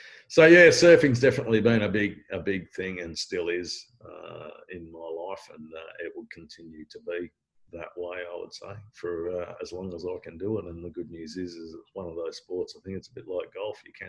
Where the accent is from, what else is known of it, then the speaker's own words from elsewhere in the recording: Margaret River, Western Australia, Australia; also born or lived in Bali; growing up in the Margaret River region, WA, as well, and here, and Bali's second home